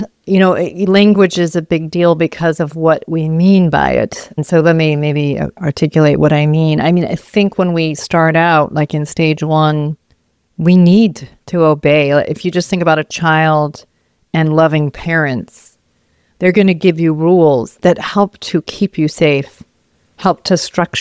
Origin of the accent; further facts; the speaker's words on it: Vermont, United States; It might be something about growing up in Vermont, New England.